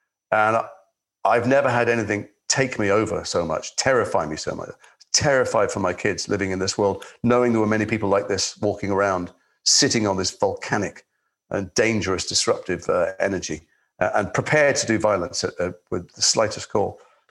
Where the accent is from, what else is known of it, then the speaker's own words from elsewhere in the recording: Liverpool, North West England, United Kingdom; but I'm from Liverpool. I was a kid. I was a teenager.